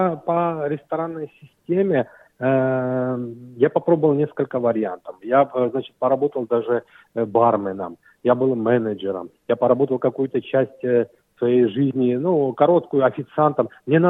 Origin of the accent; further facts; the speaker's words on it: Tbilisi, Georgia; now in Australia; Ну, мы в Австралии уже год. Я родом с Грузии, Тбилиси, столица Грузии. Я там родился, вырос.